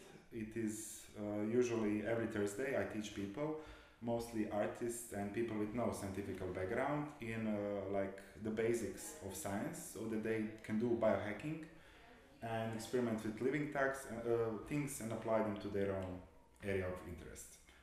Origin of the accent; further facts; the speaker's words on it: Dubrovnik, Dubrovnik-Neretva County, Croatia; now in Zagreb, Croatia; I'm from Dubrovnik. I live in Zagreb.